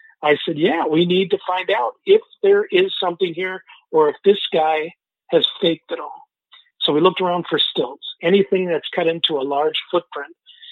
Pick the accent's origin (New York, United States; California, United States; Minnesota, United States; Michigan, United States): Minnesota, United States; Bemidji; now in Otsego, United States; I'm from Bemidji. I live now in Otsego, Minnesota, down by Minneapolis